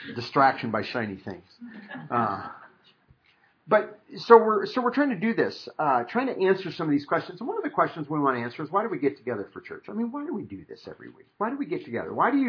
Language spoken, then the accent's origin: English; Midwest, United States; I grew up in the Midwest, and to be real honest, in the communities I grew up